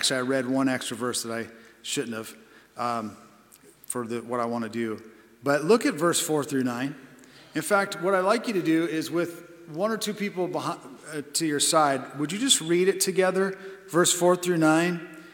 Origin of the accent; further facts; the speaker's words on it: California, United States; because I came from California, I really got my eyes open to the idea of these things called seasons